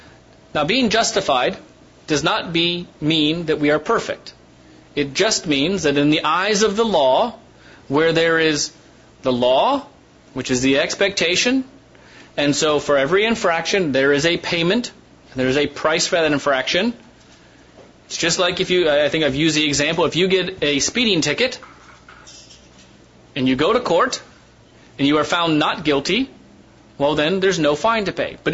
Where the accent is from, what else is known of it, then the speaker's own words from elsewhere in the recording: Ohio, United States; also born or lived in Arizona; When I was growing up in Ohio, there were friends that I was very close to, and we got together quite often. When I moved to Arizona, I didn't do that as much anymore.